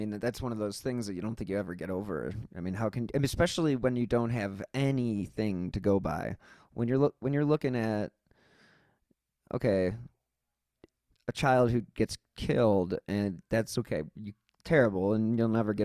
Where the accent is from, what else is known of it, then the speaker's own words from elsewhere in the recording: Cleveland, Ohio, United States; Yeah, I'm from Cleveland, so.